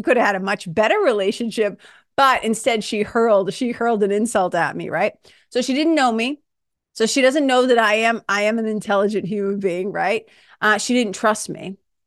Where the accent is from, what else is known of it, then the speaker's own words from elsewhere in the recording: Lawrence, Massachusetts, United States; also born or lived in Boston; I'm a kid from Lawrence, Mass. I'm a kid from Boston, okay?